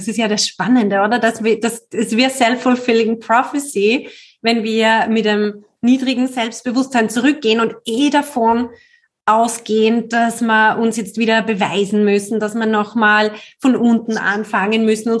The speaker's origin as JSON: {"language": "German", "region": "Upper Austria", "country": "Austria", "tie": "born or raised there", "said": "aus meiner alten Heimat, aus Oberösterreich. Und es ist für mich selber ungewohnt, wir haben fast den gleichen Dialekt, aber nicht ganz."}